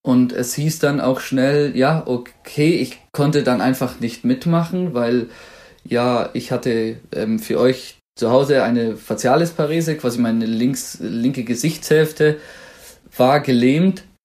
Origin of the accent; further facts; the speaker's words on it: Baden-Württemberg, Germany; ich komme aus dem Schwabenland und da hat man ja gern so kleine Zischlaute wie Kensch, Weisch, Hasch